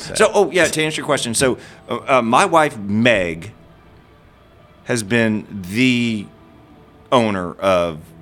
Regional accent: Denton, Texas, United States; born there; now in Fort Worth, United States; So I was born in Denton, and boom, Fort Worth.

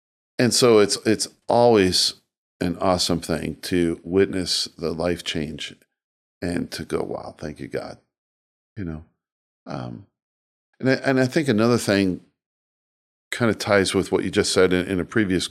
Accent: Wichita, Kansas, United States; let alone in Kansas, let alone my hometown of Wichita.

